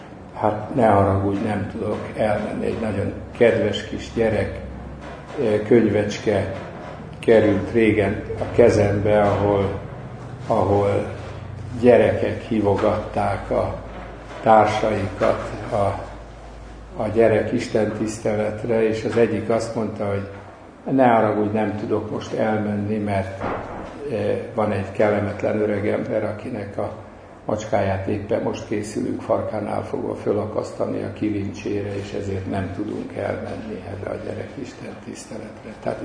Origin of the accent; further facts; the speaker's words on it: Nyíregyháza, Szabolcs-Szatmár-Bereg, Hungary; ahol felnőttem Nyíregyháza környékén